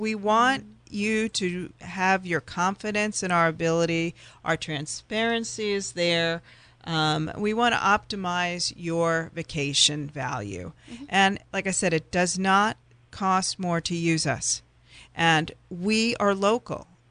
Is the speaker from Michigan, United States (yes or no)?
no; New York, United States; I'm from New York. I know how to negotiate and to get what I need.